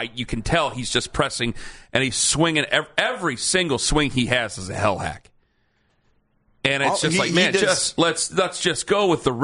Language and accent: English; Ohio, United States; I don't know every city in Ohio, even though I'm from here and I've been on the air here a long time now.